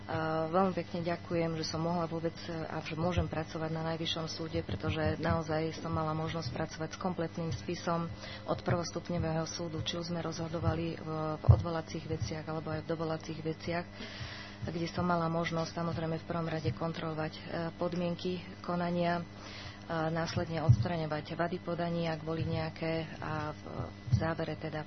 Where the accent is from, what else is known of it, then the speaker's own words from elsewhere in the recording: Štúrovo, Nitra Region, Slovakia; now in Bratislava, Slovakia; pochádzam zo Štúrova, 17 rokov, ale už bývam v Bratislave v Ružinove.